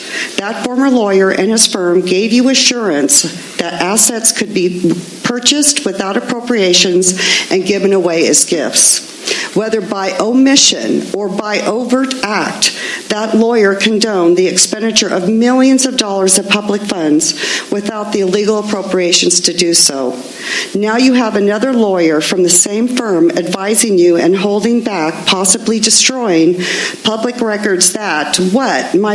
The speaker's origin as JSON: {"language": "English", "town": "Grover Beach", "region": "California", "country": "United States", "said": "from Grover Beach."}